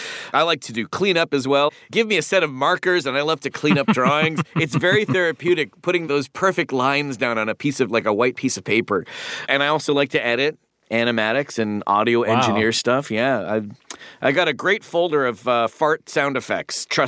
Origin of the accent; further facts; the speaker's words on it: Toronto, Ontario, Canada; They were immigrants of the Philippines, so I was already surrounded by accents at the table growing up in Toronto, Ontario, Canada.